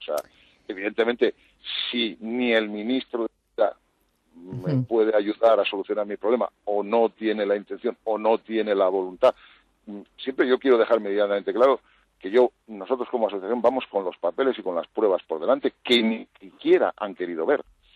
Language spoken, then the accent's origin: Spanish; Spain; aunque me parezca como español lamentable